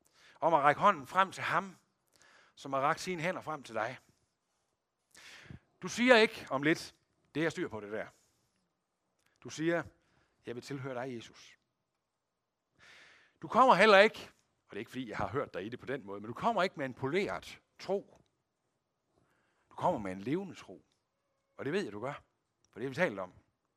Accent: West Jutland, Denmark; Som vestjyde lærte jeg, det hedder, kan det nu passe?

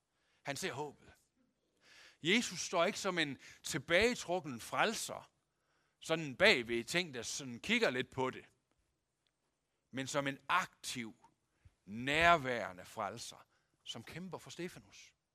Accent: Aulum, Central Denmark Region, Denmark; vi er født i Aulum, eller opvokset i Aulum begge to.

